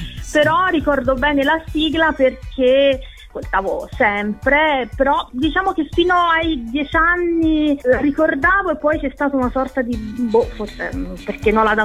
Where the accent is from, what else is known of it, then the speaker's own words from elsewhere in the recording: Torre del Greco, Campania, Italy; now in San Miniato, Italy; No, sono di Torre del Greco, in provincia di Napoli.